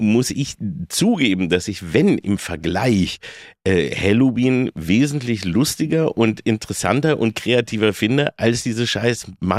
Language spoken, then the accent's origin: German; Peine, Lower Saxony, Germany; also born or lived in Engelbostel; Also ich weiß, also bei uns in Peine oder Engelbostel sogar noch, also wo ich ja zuerst war, ging das saublöde Lied.